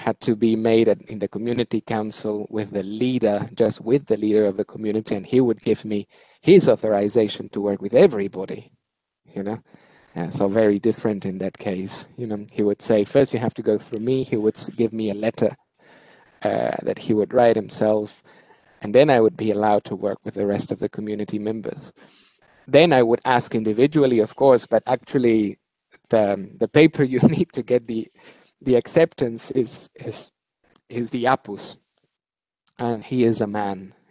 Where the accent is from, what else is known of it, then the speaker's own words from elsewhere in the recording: Peru; English is a second language; given that I am from Peru, you know.